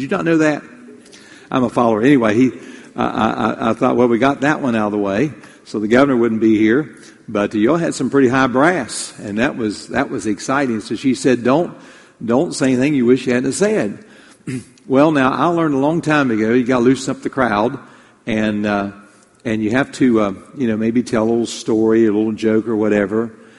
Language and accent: English; West Virginia, United States; You know, Brother John and myself, we grew up in West Virginia.